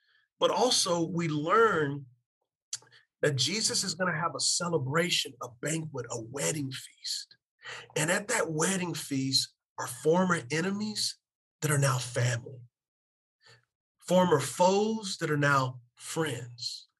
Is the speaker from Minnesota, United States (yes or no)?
no; San Antonio, Texas, United States; So I'm from San Antonio. I'm a pacifist.